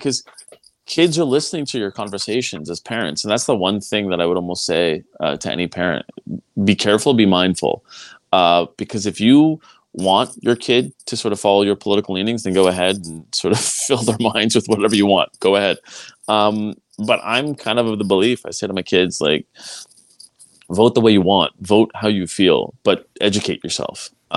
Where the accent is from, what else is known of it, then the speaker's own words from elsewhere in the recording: Quebec, Canada; I came from Quebec.